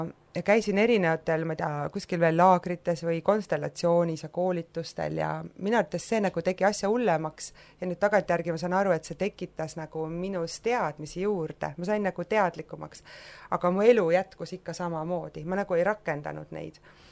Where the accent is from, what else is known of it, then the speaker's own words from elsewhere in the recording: Vändra, Pärnu County, Estonia; Ma olen pärit Vändrast, Pärnumaalt on ju, ma olen 4-lapselisest perest ja alati, ma olen vanem laps